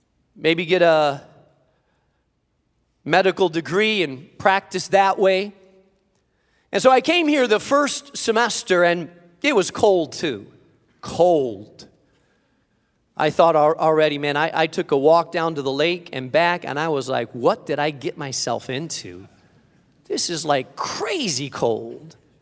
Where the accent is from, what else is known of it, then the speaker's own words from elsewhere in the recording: Spain; I grew up in Spain.